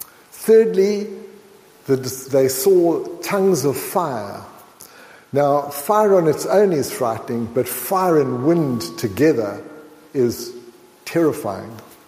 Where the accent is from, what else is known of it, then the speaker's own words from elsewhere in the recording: Port Elizabeth, Eastern Cape, South Africa; because I was born and brought up in Port Elizabeth in South Africa, and that's known as the Windy City.